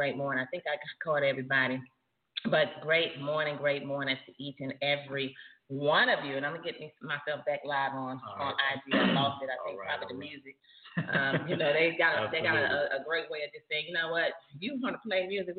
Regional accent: Paterson, New Jersey, United States; Paterson, New Jersey, my hometown. Always a Jersey girl, right? Die hard Jersey girl.

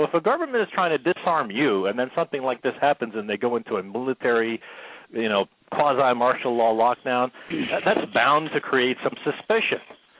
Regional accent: United States; The point is that we're American, so it affects us more when it happens here, real simple.

